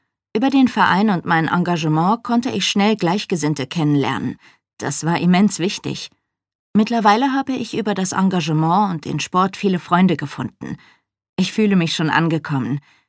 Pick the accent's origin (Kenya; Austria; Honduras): Kenya; Nairobi; Ich bin im Stadtteil Mbotela in Nairobi aufgewachsen.